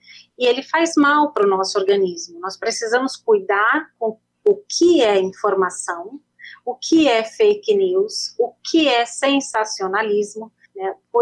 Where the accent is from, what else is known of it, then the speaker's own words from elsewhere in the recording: Santo André, São Paulo, Brazil; moved away as an adult; also born or lived in Florianópolis / Curitiba / Anápolis / Acre; now in Manaus, Brazil; mas eu cresci em Santo André, São Paulo, no ABC Paulista. Olha. Então eu cresci, a maior parte da minha infância e juventude foi em Santo André.